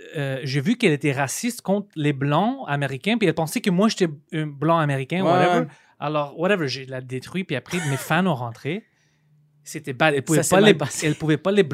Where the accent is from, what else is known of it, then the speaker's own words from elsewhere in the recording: Greece; Je suis pas américain, non, je suis grec, you know?